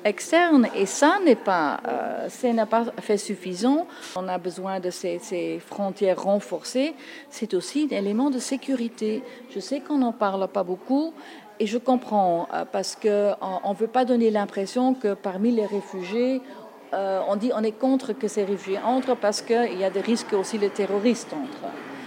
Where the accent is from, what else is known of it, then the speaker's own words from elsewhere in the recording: Tongeren, Flanders, Belgium; mes parents, d'un côté, venaient de la Flandre et de l'autre côté de la Wallonie. Alors là, c'est un peu... Et je viens de Tongres, qui est la plus vieille ville de la Belgique, mais plus important, c'est 20 km de la frontière avec les Pays-Bas et 60 avec l'Allemagne.